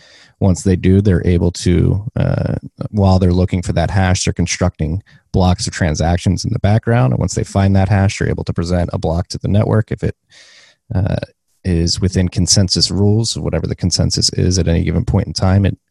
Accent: United States; And then as an American, I think it's important because I believe that Bitcoin will be a very crucial and important technology

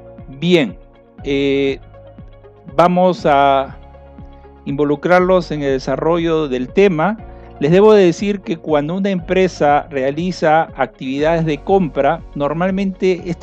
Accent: Peru; por lo menos aquí en mi país, en Perú

